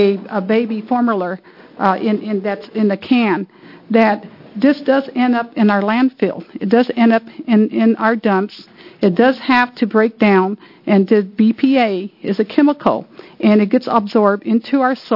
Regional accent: United States; We are told as Indian people that we are keepers of the earth.

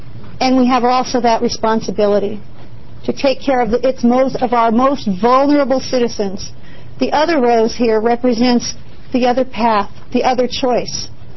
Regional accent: Eugene, Oregon, United States; I'm from Eugene, Oregon.

